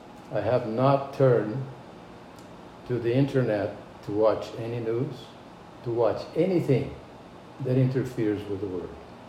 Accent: Brazil; born there; English is a second language; I am a lover of soccer. I was born in Brazil.

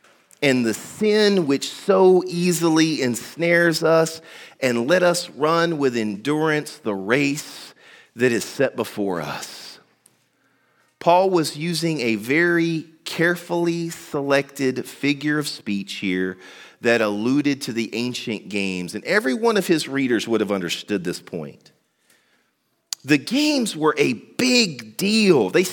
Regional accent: Tennessee, United States; Now, I'm from Tennessee, and right next to Tennessee is Kentucky, so I'm very familiar with the Kentucky Derby.

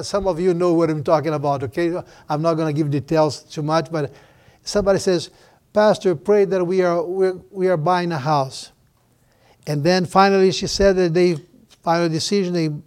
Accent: Brazil; Where I came from Brazil, we had a custom, and I hope that all of you should have this custom.

